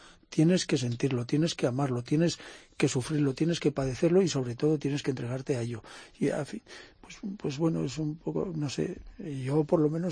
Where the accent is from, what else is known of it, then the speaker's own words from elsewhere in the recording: Canfranc, Aragon, Spain; born there; Yo nací en Canfrán, en el Pirineo aragonés.